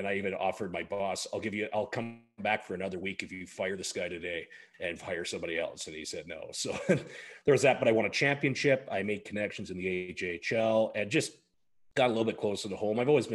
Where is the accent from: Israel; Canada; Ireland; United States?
Canada; Cayley, Alberta; I'm from Cayley, Alberta.